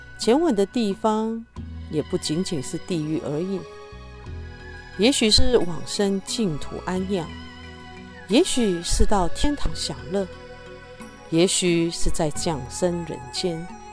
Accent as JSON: {"language": "Chinese", "country": "China", "said": "我们中国人向来重视孝道"}